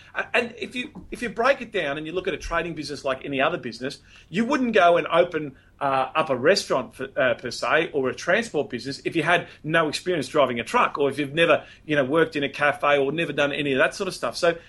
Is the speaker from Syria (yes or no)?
no; Melbourne, Victoria, Australia; Now, I'm from Melbourne